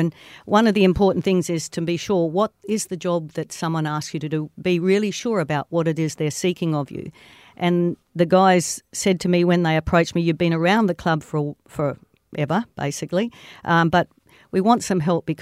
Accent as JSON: {"language": "English", "town": "Brunswick Junction", "region": "Western Australia", "country": "Australia", "tie": "born or raised there", "said": "And essentially, I was raised in Brunswick Junction. So there you had a tiny community with no government services or supports."}